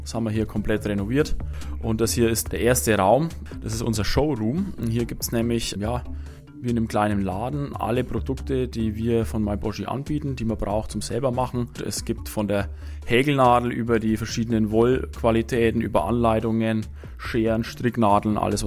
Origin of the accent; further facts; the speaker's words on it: Helmbrechts, Bavaria, Germany; Ich bin aus Helmbrechts. Wir sind in den Hof zur Schule gegangen, haben hier unsere Familien, haben hier unsere Freunde.